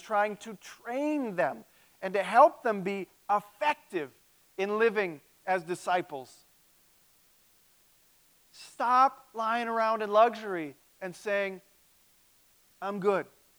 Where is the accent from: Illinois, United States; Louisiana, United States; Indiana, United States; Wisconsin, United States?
Wisconsin, United States; Mosinee; I grew up in Mosinee, and man, they got a lot of it's on a river.